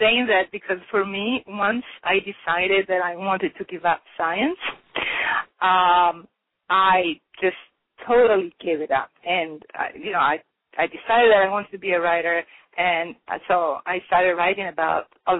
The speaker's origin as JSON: {"language": "English", "town": "Genoa", "region": "Liguria", "country": "Italy", "tie": "born there", "second_language": "English", "said": "Well, I was born in Genoa, Italy."}